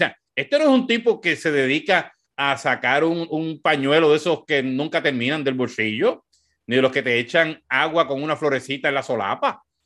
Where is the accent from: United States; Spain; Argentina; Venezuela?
United States; Así que, bueno, uno como americano, pues también tiene no solamente la esperanza